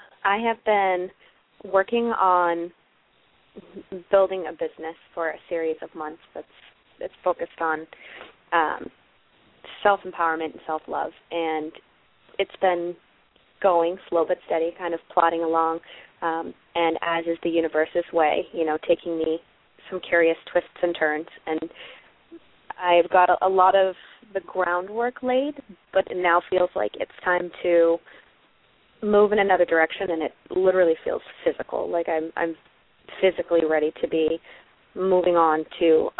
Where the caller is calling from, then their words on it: Boston, Massachusetts, United States; I am calling from the Boston area.